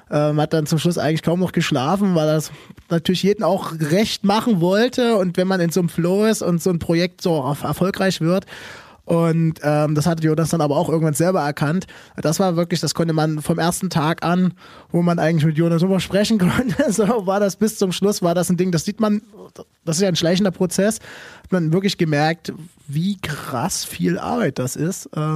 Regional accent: Saxony, Germany; Ich bin in Bergsteigerfamilie groß geworden, bin also in der sächsischen Schweiz mit quasi in der Bove groß geworden

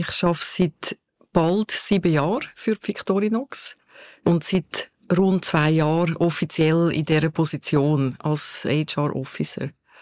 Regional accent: Schwyz, Switzerland; moved away as an adult; Und es ist ja eigentlich mein Heimatkanton, der Kanton Schweiz. Ich bin aber schon mit 19 von hier weggezogen.

